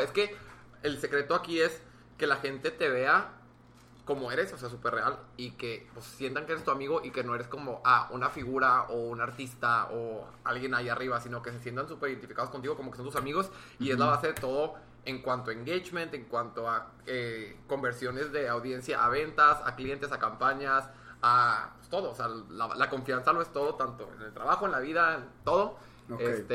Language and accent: Spanish; Monclova, Coahuila, Mexico; now in Monterrey, Mexico; Soy de Monclova.